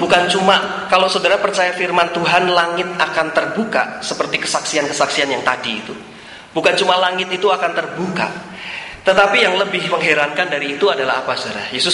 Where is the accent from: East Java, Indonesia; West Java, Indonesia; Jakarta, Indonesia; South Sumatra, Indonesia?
Jakarta, Indonesia; also born or lived in Magelang; Saya dari Magelang, saudara ya, saya dilahirkan di Magelang, kota kecil di Magelang, besarnya sih di Jakarta, tapi saya lahirnya di Magelang.